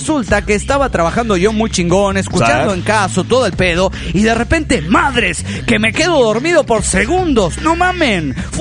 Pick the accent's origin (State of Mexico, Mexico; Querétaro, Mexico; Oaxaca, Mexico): Querétaro, Mexico; de Querétaro, México.